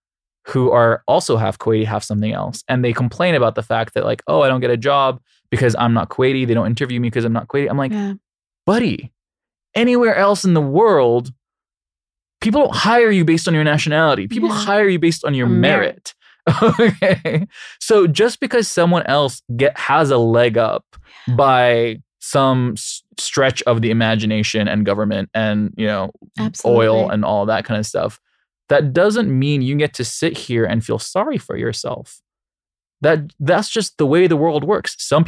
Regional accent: Saudi Arabia; But also because I'm Saudi, they have to pay into my like retirement fund and my social security.

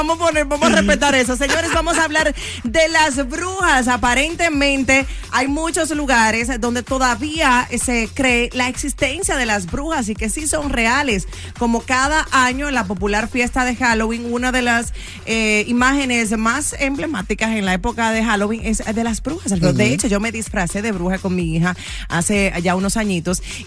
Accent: Sabaneta, Santiago Rodríguez, Dominican Republic; Yo recuerdo cuando era niña en República Dominicana, en la provincia de Santiago Rodríguez, en su común cabecera Sabaneta, donde yo me crié.

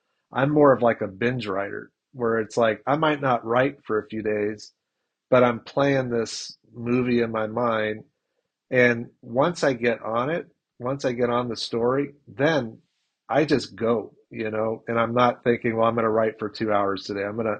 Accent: Hong Kong; I was born and raised in Hong Kong, so I went to an international school in Hong Kong at that same age range.

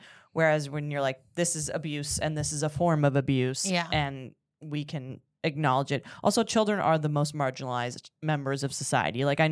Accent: Canada; As a Canadian, I'm telling you, we have coins as currency

